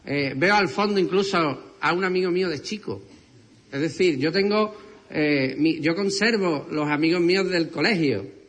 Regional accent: Huelva, Andalusia, Spain; yo soy un onubense que ama su tierra y la ha amado siempre, además.

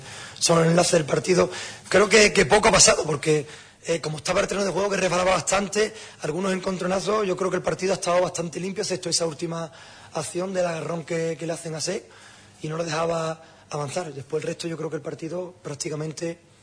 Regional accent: Huelva, Andalusia, Spain; Soy de Huelva, dije en la previa que ese de Huelva, ese del Recre, lo sigo siendo

